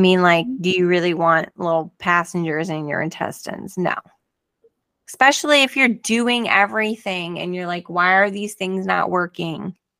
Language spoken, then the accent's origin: English; Ireland; Well, I'm Irish, so I need to eat potatoes.